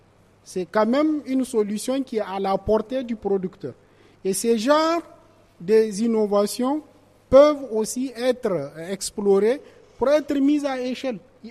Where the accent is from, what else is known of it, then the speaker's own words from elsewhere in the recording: Niger; Nous, chez nous, au Niger, comparativement au Burkina